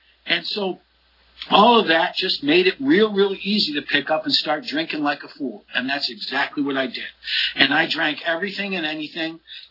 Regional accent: Utica, New York, United States; accent: New York; I grew up in outside of the central New York, Utica, New York, up in the country. I was a backwoods kid.

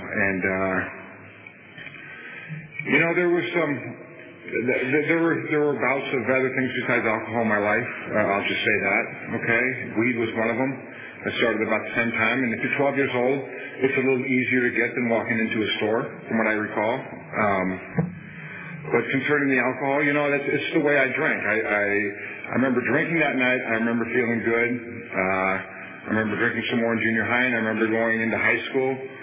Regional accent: Cupertino, California, United States; also born or lived in San Francisco, United States; I was born in San Francisco in the early 60s. We quickly moved to a little town called Cupertino, in which I lived in for the next 18 years.

